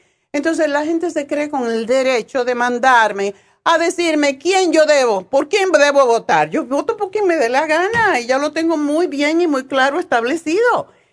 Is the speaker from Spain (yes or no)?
yes; Spain; now in United States; cuando vine de España